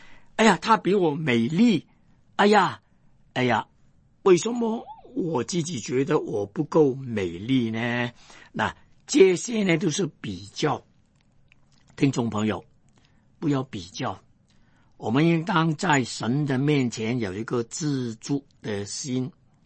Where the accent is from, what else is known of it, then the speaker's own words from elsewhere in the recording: Hong Kong; 我就不觉得我再是单单是个香港人，我是个中国人。